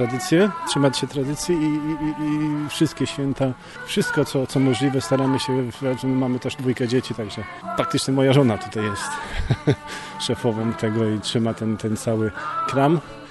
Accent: Kraków, Lesser Poland, Poland; Znaczy, ja jestem z Krakowa, moja żona z Gdańska, poznaliśmy się w Niemczech

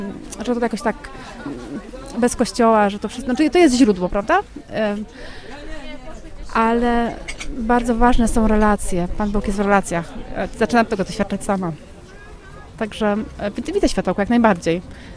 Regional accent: Kalisz, Greater Poland Voivodeship, Poland; I dlatego jesteśmy akurat z Kalisza

